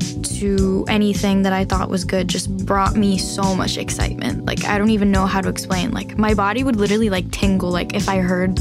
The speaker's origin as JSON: {"language": "English", "town": "Little Ferry", "region": "New Jersey", "country": "United States", "tie": "born or raised there", "said": "I am 18 years old, and I grew up in Little Ferry, New Jersey."}